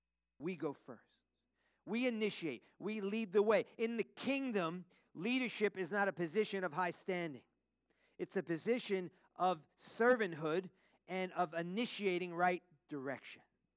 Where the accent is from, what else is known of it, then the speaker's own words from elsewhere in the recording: United States; I'm not big on kings. I'm more of a president guy, you know, because I'm American.